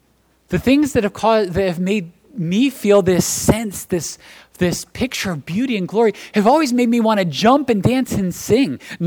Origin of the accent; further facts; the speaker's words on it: New Jersey, United States; I grew up in South Jersey, and we used to love, as a family, go to Ocean City.